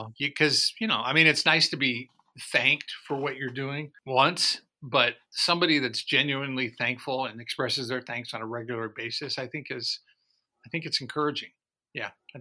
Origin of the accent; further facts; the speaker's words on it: California, United States; we in Southern California, we had a weather event yesterday. We had, in my hometown where I live, we had 3.5 inches of rain in 24 hours.